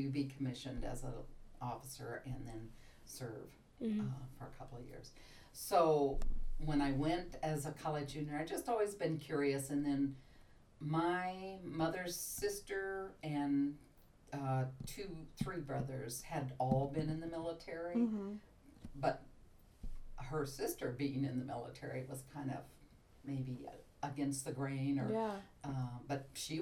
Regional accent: Rolla, Missouri, United States; also born or lived in Little Rock; I grew up in Rolla, Missouri. I was born in Little Rock, and so I have family down in that area as well.

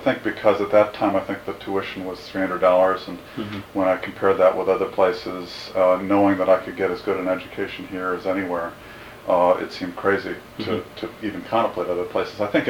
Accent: Madison, Wisconsin, United States; also born or lived in Nebraska; Nebraska, and then finally moved to Madison in 1962, which was when I entered third grade. And so I grew up in Madison from third grade on. I went to James Madison Memorial High School all the way through.

